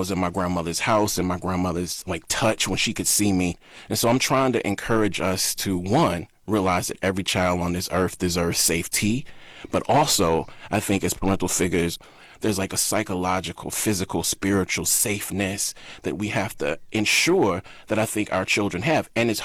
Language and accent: English; Mississippi, United States; Yeah, for me, I think, you know, growing up in Mississippi, you know, my grandmother worked in a chicken plant factory.